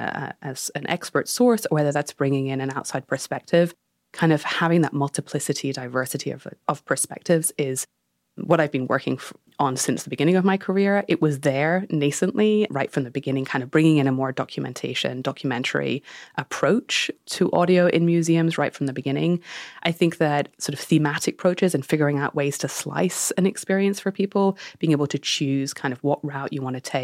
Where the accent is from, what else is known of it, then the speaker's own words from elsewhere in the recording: United Kingdom; So I grew up in the Danish Cultural Institute. My father was running that in the UK, and the mission there was to bring Danish culture to the UK.